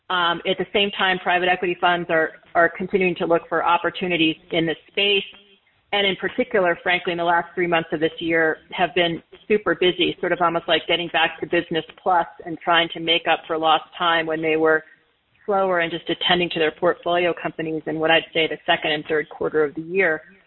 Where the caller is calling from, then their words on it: Los Angeles, California, United States; I'm coming from Los Angeles, so it's good morning here.